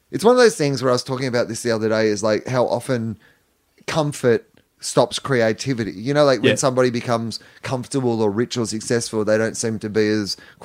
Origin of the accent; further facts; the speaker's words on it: Australia; that's the thing that you realize as an Australian is, I don't know how traveled you were before this role, but is that there is a lot of this country that isn't, the five cities that people live in.